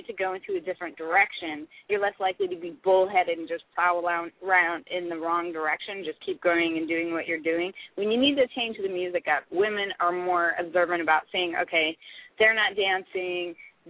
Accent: West Coast, United States; And I'm from the West Coast, so what do?

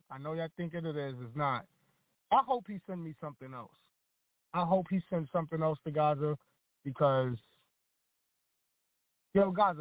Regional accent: New York, United States; I'm not going to lie. I'm from New York, bro.

